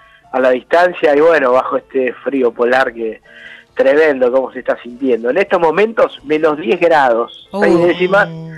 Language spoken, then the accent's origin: Spanish; Río Gallegos, Santa Cruz, Argentina; yo me crié por acá, yo me crié de chico, de chico... Me crié en Río Gallegos